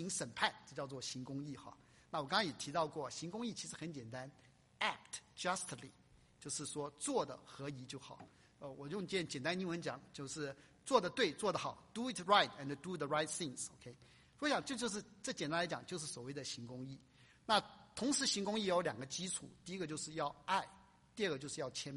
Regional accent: Hunan, China; 哎，我是湖南人哈

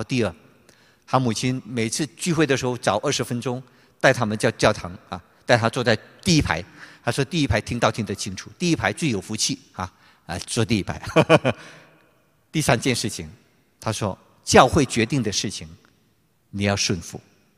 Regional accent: China; 富可勤可致富，俭可积财，俭则加富，奢则加贫，这是我们中国人说的。

